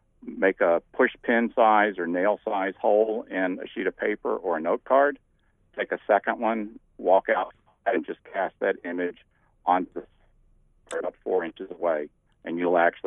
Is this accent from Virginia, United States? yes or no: no; Nashville, Tennessee, United States; I grew up in Nashville.